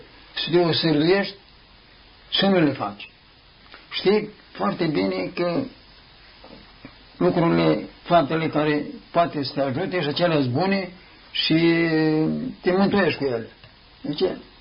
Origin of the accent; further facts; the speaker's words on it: Romania; Noi, ca români născuți în țara noastră